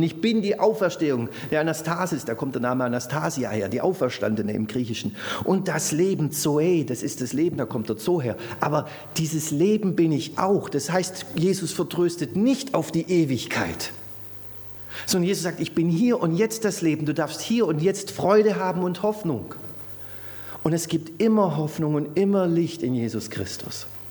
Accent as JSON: {"language": "German", "region": "Baden-Württemberg", "country": "Germany", "said": "Oder die Inflation aufhört, als Schwabe."}